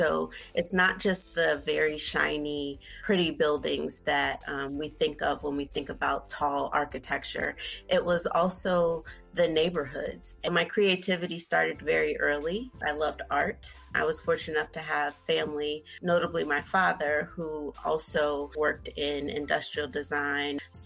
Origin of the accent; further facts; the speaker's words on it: Chicago, Illinois, United States; growing up in Chicago, I loved looking at the buildings, the Sears Tower, or now it's called the Willis Tower. It was fairly new when I was young.